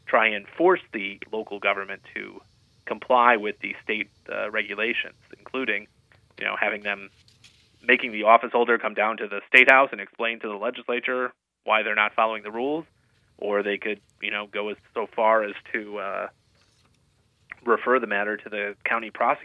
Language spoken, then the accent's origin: English; Illinois, United States; I'm originally from Illinois, and they don't do that in Illinois.